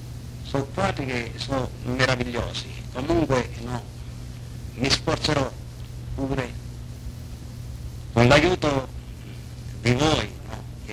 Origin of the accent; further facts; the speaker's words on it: Sicily, Italy; Con i templi d'Agrigento è sicuro che mi dicono che sono siciliano, senza dubbio.